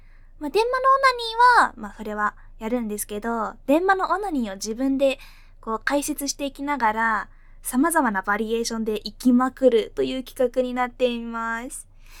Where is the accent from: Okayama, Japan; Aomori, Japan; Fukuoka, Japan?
Fukuoka, Japan; accent: Hakata dialect; 年齢19歳の現役大学2年生です。出身地は福岡県です。